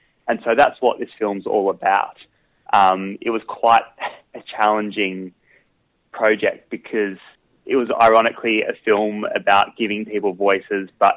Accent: Hobart, Tasmania, Australia; I grew up in Tasmania, in Hobart, down the south, for my first 20 years of my life, and that's actually where this story started a little bit. I've been living on the east coast of Australia for the last 8 years or so

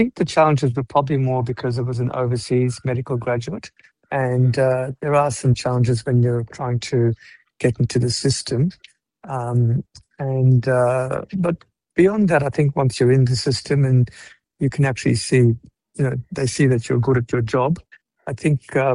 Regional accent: South Africa; now in Australia; I'm from South Africa. I was born in South Africa. Indian parents.

